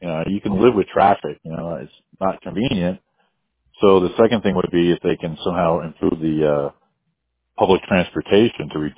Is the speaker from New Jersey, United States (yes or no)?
yes; Fort Lee, New Jersey, United States; also born or lived in New York; I'm originally from New Jersey, Fort Lee with the George Washington Bridges.